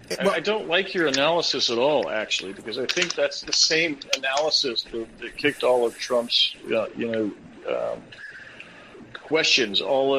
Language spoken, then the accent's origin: English; Colorado, United States; you know what? I grew up in Colorado, and back in those days, even, you know, I'm a 54-year-old guy.